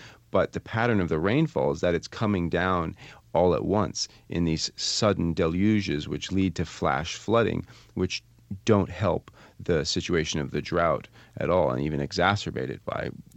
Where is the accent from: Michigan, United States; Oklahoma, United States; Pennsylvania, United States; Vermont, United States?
Vermont, United States; I mean, my mother lives in Vermont. I'm from Vermont